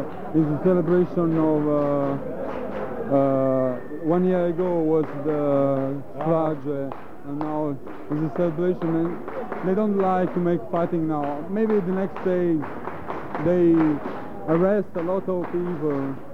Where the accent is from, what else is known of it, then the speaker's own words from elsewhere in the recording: Naples, Campania, Italy; English is a second language; In Napoli, I came from Napoli